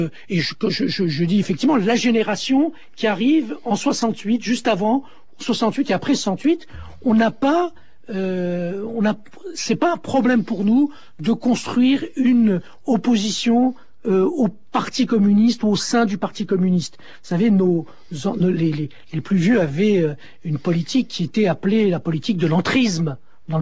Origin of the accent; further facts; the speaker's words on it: Morocco; born there; Moi, je suis né au Maroc